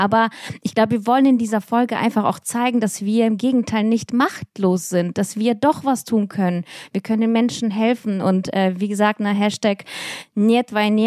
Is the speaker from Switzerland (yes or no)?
no; Russia; Weil auch ich als Russin kann sagen, auch ich habe da Freunde und Bekannte.